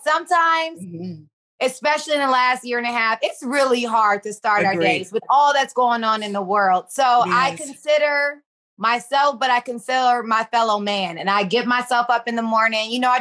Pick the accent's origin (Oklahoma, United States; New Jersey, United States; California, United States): California, United States; Los Angeles; And I'm born and raised in South Central and I still got the town to shop it.